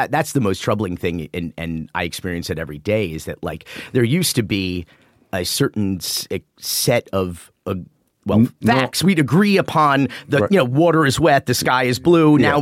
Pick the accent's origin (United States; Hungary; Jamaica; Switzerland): United States; Fort Myers, Florida; born there; So I was born in Fort Myers, Florida in Lee Memorial Hospital in Lee County